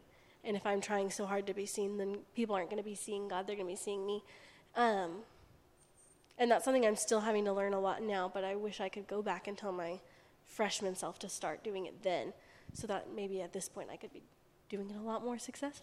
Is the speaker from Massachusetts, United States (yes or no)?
no; Fort Worth, Texas, United States; I'm from Fort Worth